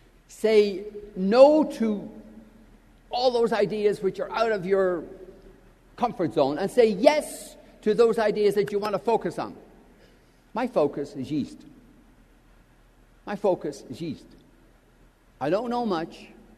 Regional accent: Ireland; You know, being Irish, we have a lot of empathy for Eastern Kentucky. The Scots and the Irish went to Eastern Kentucky.

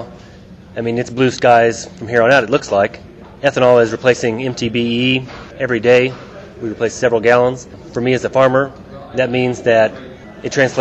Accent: Illinois, United States; I'm from East Central Illinois. I live in the Tuscola area.

